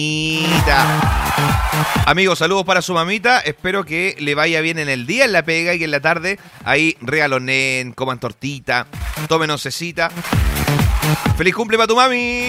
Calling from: Los Ángeles, Biobío, Chile; somos de Los Ángeles.

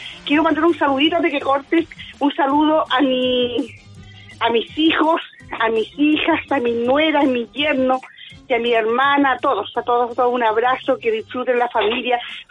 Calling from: Talcahuano, Biobío, Chile; Soy de Talcahuano, de la Nueva Los Lobos.

